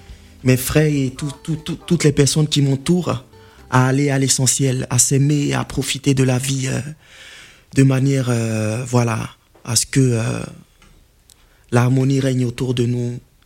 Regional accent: Abidjan, Côte d’Ivoire; La danse, j'ai grandi à Yopougon la joie.

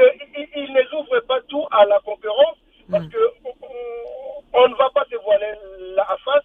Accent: Kinshasa, DR Congo; now in France; Moi, par exemple, je suis du Congo, Kinshasa

